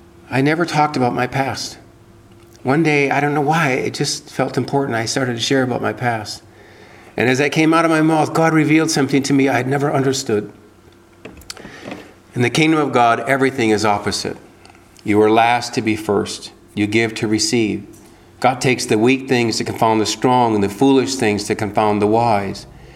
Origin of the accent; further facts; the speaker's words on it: Wisconsin, United States; We finished our year in Cambodia, went back to my home state of Wisconsin